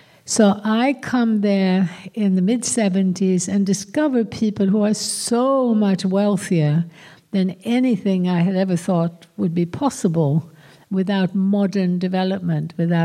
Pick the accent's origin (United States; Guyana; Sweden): Sweden; Also in Scandinavia, where I come from Sweden